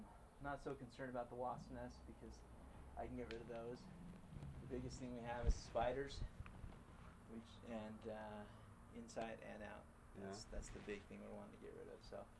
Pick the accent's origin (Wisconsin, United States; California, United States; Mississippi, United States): California, United States; Grew up in Southern California.